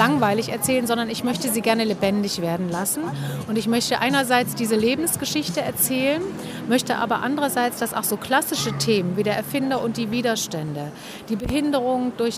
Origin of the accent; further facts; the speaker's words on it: East Germany, Germany; Ich bin ja ein Kind der DDR. Das heißt, ich habe dieses Land erlebt und ich weiß, wie es war.